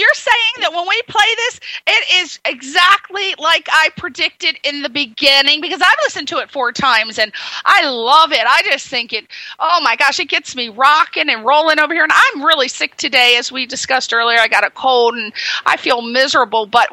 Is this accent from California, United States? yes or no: no; Connecticut, United States; also born or lived in New York; And I'm from Connecticut, so I can say that. I lived in New York.